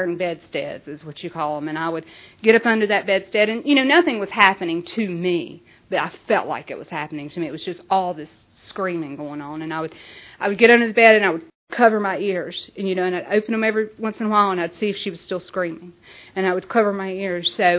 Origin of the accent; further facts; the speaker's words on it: Hog Hair, Louisiana, United States; I'm from Hog Hair, Louisiana, and that is where and that's truly a little community in Louisiana